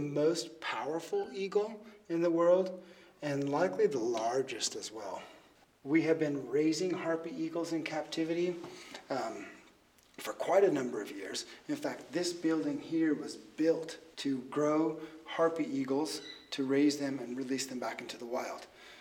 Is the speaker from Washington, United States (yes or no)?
yes; Seattle, Washington, United States; Originally, I grew up in Seattle.